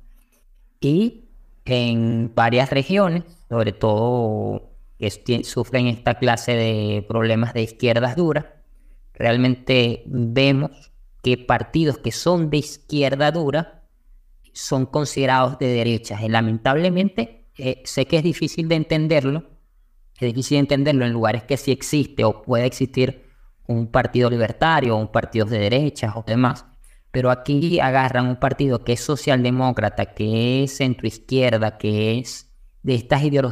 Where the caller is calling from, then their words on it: Venezuela; Sí, soy de Alianza Libertaria en la parte internacional. Estoy particularmente en Venezuela.